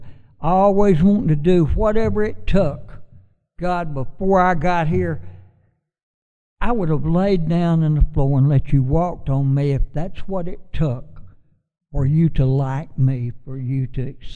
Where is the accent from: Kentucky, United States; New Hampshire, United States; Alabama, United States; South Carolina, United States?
Alabama, United States; Fort Payne; Grew up in a little town called Fort Payne, Alabama. I was the only celebrity from my hometown